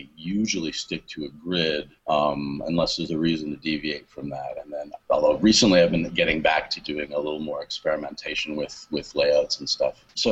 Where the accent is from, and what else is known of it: Canada; now in Long Beach, United States